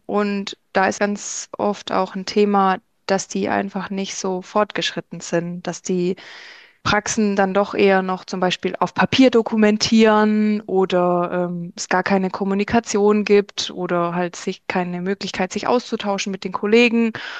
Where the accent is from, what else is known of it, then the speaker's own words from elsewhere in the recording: Baden-Württemberg, Germany; Ich komme aus dem schönen Schwarzwald. Ich arbeite an unserem Standort in Bad Wildbad.